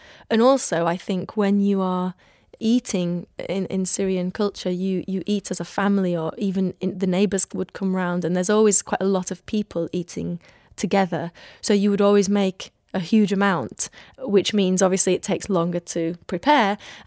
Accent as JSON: {"language": "English", "country": "Iraq", "tie": "born or raised there", "said": "very similar to what I grew up with in Iraq."}